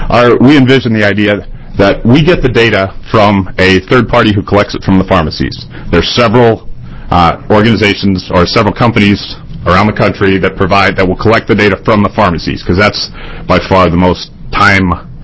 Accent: Beaverton, Oregon, United States; So, I'm a son of Oregon. I grew up in Beaverton, graduated from Sunset High School, Eagle Scout, all that stuff. Went off back east to college at Johns Hopkins

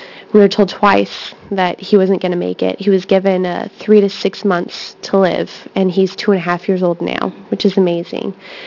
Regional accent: Grants Pass, Oregon, United States; I'm from Grants Pass, and I represent myself.

